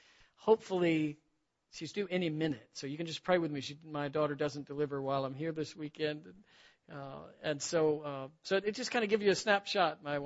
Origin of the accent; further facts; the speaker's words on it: Florida, United States; also born or lived in Arkansas; I grew up in South Florida, and for the last 5 years, I've had the opportunity as an old man to go back home. And so Florida makes sense to me, and the culture and the climate is my preference.